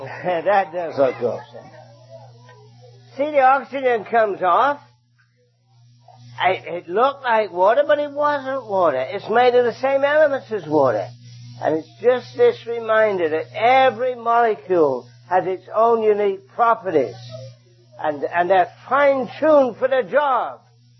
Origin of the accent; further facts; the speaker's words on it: London, United Kingdom; you could tell from my accent, I originally came from London, England.